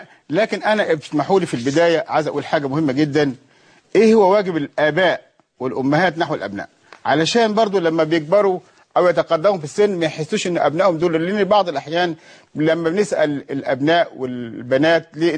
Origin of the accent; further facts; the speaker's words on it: Upper Egypt, Egypt; عندنا في الصعيد برضو ما زالت هذه مشكلة موجودة. أنا بقول من الصعيد عشان أنا من الصعيد ولامس المشكلة دي.